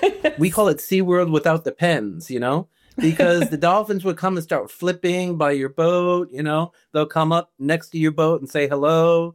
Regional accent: Rhode Island, United States; moved away as an adult; I grew up in the East Coast in the smallest state in the country, Rhode Island, you know. my father was in the military, in the Navy, with 6 kids, so we never really took a vacation. And at 19, I decided I needed some adventure in life, so I went to Hawaii

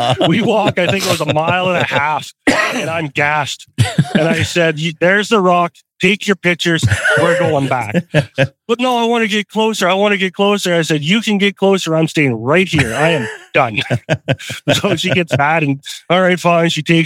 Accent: Canada; I'm a Canadian citizen. You can't stop me from crossing back into my country.

